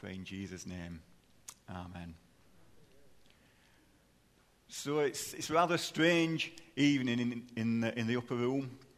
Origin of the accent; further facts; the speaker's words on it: Yorkshire and the Humber, United Kingdom; I think it's probably because I'm a Yorkshire man.